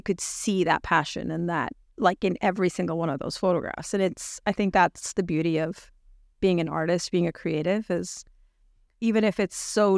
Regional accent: United Arab Emirates; also born or lived in Pakistan; My dad is half Yemeni, so I always like to acknowledge that part of my heritage. And I grew up in the United Arab Emirates my entire life, went to design school and university over there, lived for 4 years and a half in Pakistan after marriage

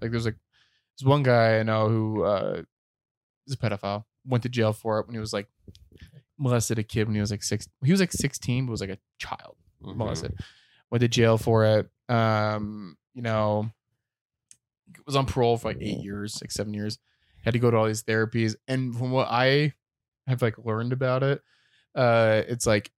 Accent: India; Well, no, that's just I don't know, I'm Indian.

